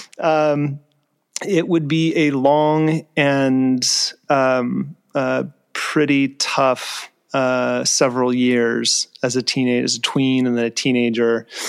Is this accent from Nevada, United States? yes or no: yes; Nevada, United States; I grew up in Nevada, so I worked for a senator there, conservative Republican senator.